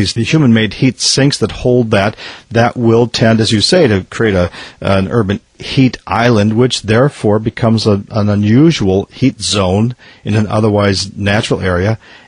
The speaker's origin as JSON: {"language": "English", "region": "Minnesota", "country": "United States", "tie": "born or raised there", "said": "well, I grew up in Minnesota, and I know what it's like to hit 60 degrees below zero"}